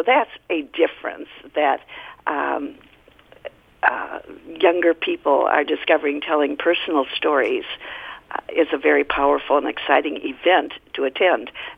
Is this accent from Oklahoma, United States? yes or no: no; Marin County, California, United States; this sounds kooky, but remember I'm from Marin County, but I have tested this.